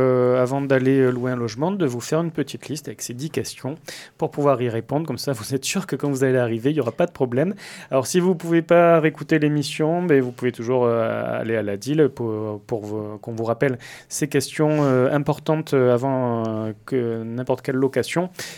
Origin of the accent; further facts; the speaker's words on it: Occitanie, France; Alors une question importante, surtout chez nous en Lozère où les hivers peuvent être rudes.